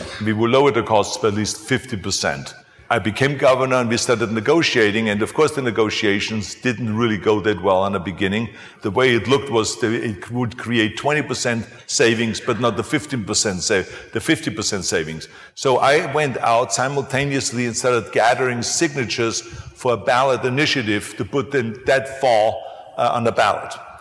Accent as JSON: {"language": "English", "country": "Austria", "tie": "born or raised there", "lives_now": "United States", "said": "I was born in Austria and I grew up in Austria. So that you have still an Austrian mentality mixed in with the American mentality."}